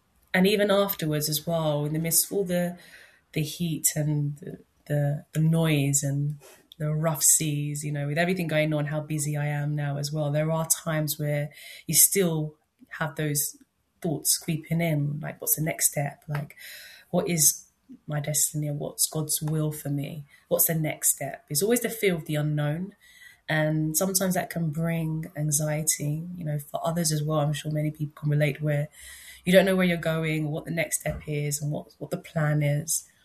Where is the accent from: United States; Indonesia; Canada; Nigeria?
Nigeria; I'm originally from Nigeria